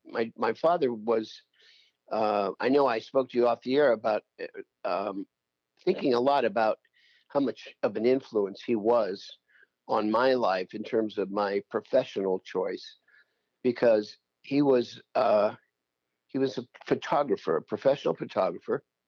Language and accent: English; Decatur, Indiana, United States; I grew up in Decatur, Indiana, about 15 miles south of Fort Wayne on Highway 27, if people are in that area familiar. Yeah, I was born there, raised there, educated there through high school, and attended Indiana University after that.